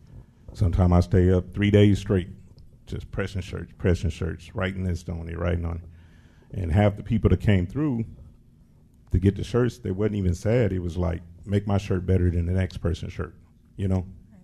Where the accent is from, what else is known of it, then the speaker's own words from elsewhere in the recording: Inglewood, California, United States; I'm from Inglewood, California.